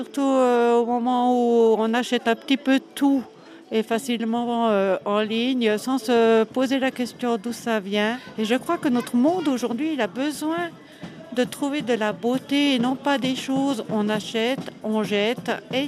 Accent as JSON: {"language": "French", "town": "Le Locle", "region": "Neuchâtel", "country": "Switzerland", "said": "Pour me présenter, je viens du Locle, je suis mariée et actuellement je suis à la retraite."}